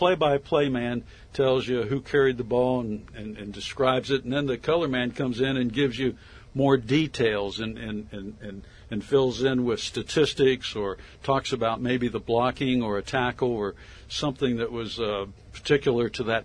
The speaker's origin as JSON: {"language": "English", "town": "North Augusta", "region": "South Carolina", "country": "United States", "said": "And Bill Hartman says to me, where are you from, son? And I said, North Augusta."}